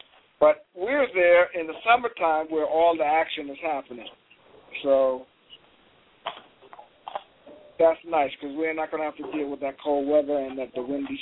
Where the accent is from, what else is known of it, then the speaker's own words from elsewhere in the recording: New York, United States; And I wasn't used to that. I'm from New York.